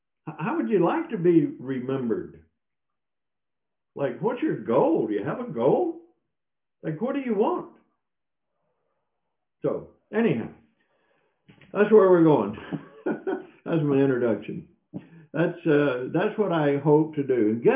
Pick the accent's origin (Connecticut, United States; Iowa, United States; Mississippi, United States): Mississippi, United States; I mean, I'm just from Mississippi. What would I know?